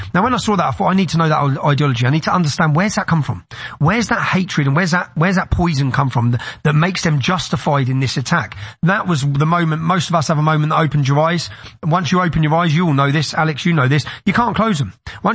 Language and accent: English; Luton, East of England, United Kingdom; So very early on, I realized growing up in Luton